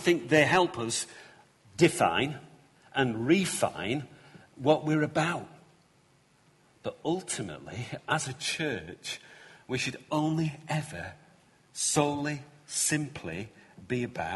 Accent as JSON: {"language": "English", "region": "North West England", "country": "United Kingdom", "accent": "Lancashire", "said": "I mean, I know I'm from Lancashire because I've got this thick accent that I can't get rid of. But I don't go around saying I'm a Lancastrian of Lancastrians."}